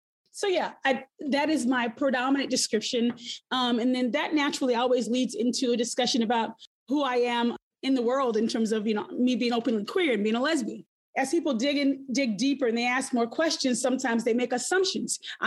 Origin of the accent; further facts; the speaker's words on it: the South, United States; Growing up in the South also meant that I was exposed to racism from a very young age.